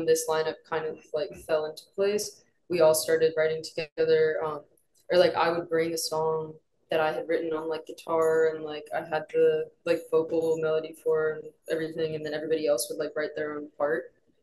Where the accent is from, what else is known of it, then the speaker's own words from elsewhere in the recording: Sarasota, Florida, United States; now in Boston, United States; I'm from Florida, like Sarasota, Florida. There's like a bit of a scene, but not really in the way that like there is for Boston.